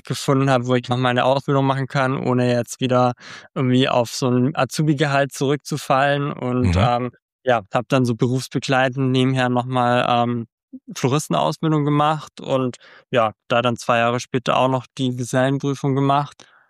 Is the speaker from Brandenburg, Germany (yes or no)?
no; Memmingen, Bavaria, Germany; habe dann eine Stadtgärtnerei, wo ich herkomme, in Memmingen im Allgäu Praktikum gemacht.